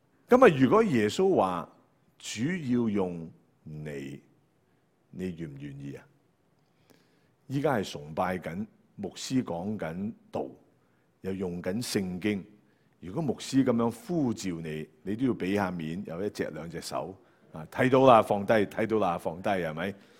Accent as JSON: {"language": "Cantonese", "country": "Canada", "said": "我哋加拿大人系咁样睇噶嘛？"}